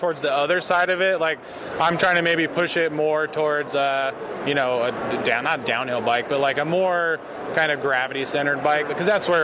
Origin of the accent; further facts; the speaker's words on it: Leadville, Colorado, United States; Yeah, I grew up in Leadville, way up in the mountains. So yeah, Colorado